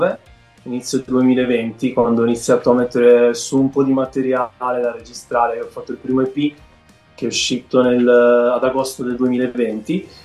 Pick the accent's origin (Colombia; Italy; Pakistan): Italy; Sardinia; now in Olgiate Comasco, Italy; sono sardo.